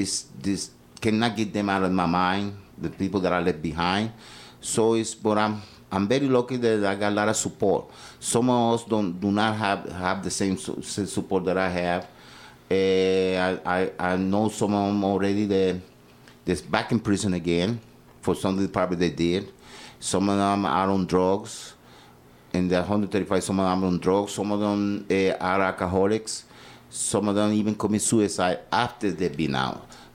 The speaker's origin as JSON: {"language": "English", "country": "Puerto Rico", "said": "I'm from Puerto Rico. When I went back to the island of Puerto Rico, they treated me like a hero."}